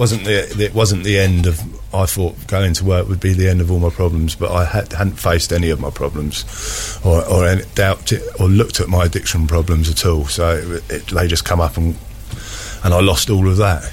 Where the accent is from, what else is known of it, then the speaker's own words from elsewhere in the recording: South East England, United Kingdom; I am an Isle from the Isle of Wight